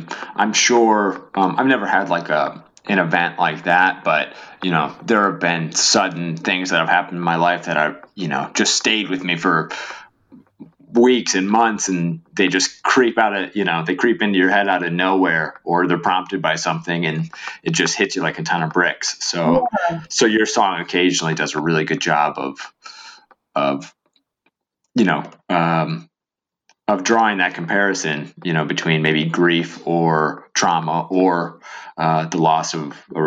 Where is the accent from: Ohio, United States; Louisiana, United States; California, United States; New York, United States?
Ohio, United States; also born or lived in Florida; But I grew up in Ohio. And for anybody who hasn't had any kind of brush with the tornado, I lived in Florida for like 7 years